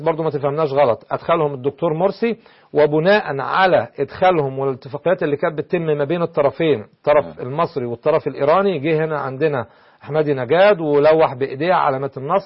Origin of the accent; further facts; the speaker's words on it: Egypt; فانا من حقي كمصري